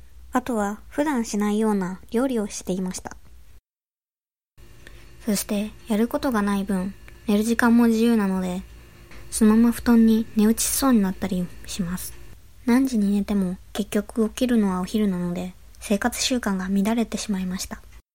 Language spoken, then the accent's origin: Japanese; Nara, Japan; こちらの写真は私の実家である奈良の車道を撮ったものです。